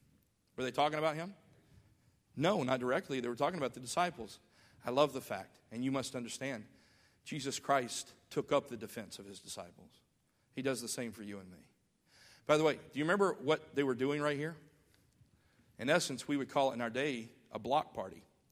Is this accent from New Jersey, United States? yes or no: no; Tuscaloosa, Alabama, United States; When I was a child, growing up in Tuscaloosa, Decatur, Alabama was known for being the place of the flagship churches of the Independent Baptist movement